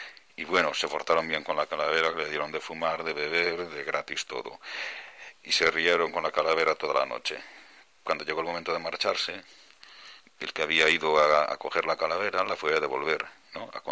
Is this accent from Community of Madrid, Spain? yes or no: no; Moaña, Galicia, Spain; lo que pasó en mi pueblo, en Moaña. En Moaña hay un cementerio